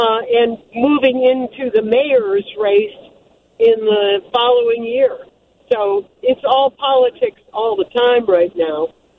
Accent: Rolling Meadows, Illinois, United States; I grew up in Rolling Meadows.

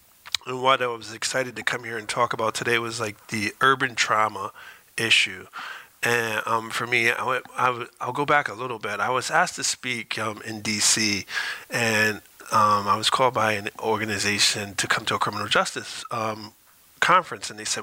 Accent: Stanford, United States; I grew up in Stanford. I grew up in a project called Friendship House

